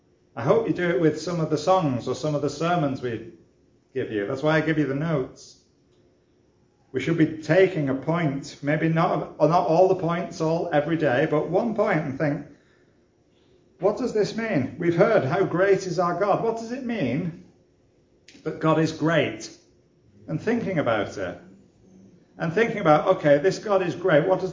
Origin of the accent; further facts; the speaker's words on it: Wigan, North West England, United Kingdom; I'm from Wigan